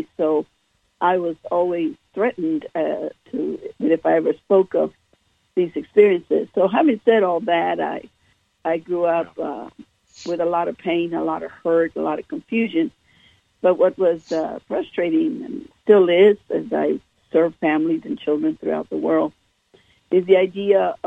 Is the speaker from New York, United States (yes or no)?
no; Texas, United States; now in Las Vegas, United States; as you can tell probably from my tone or accent. I'm a girl from Texas, living in Las Vegas